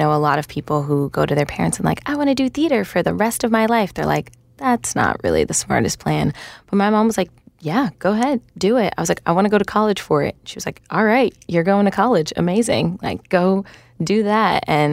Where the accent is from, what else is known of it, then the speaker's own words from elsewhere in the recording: Philadelphia, Pennsylvania, United States; I grew up in Mount Airy, and so I grew up seeing shows at the Academy of Music when I was young.